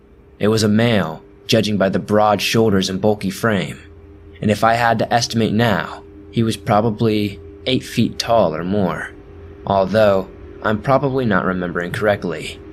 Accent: Oklahoma, United States; So I grew up in Oklahoma with her mainly.

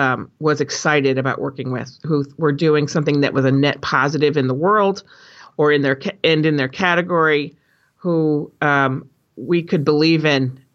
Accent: East Coast, United States; I went to Carleton College because I grew up on the East Coast, and Carleton College is in Minnesota.

